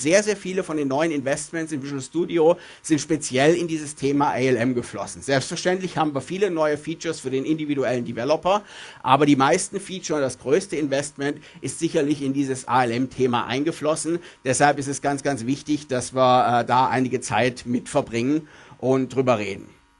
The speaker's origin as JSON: {"language": "German", "town": "Munich", "region": "Bavaria", "country": "Germany", "said": "Ich komme aus München, bin also in Deutschland angestellt"}